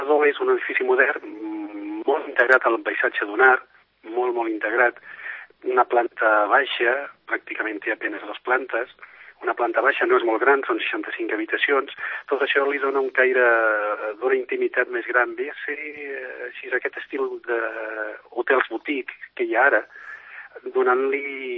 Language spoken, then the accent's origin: Catalan; Catalonia, Spain; Això m'ha tocat el tema, perquè vinc de l'Empordà